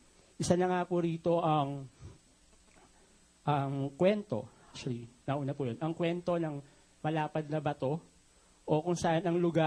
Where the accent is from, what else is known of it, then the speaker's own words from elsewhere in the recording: Pasig, Metro Manila, Philippines; sa Pasig bilang ako po ay taga-Pasig.